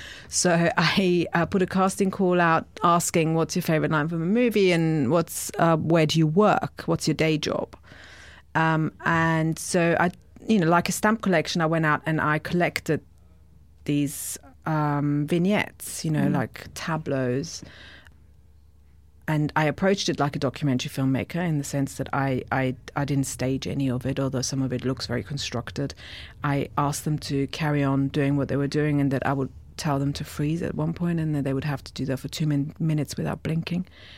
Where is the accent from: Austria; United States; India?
Austria; the time I was growing up in Austria was late 70s and all the way through the 80s.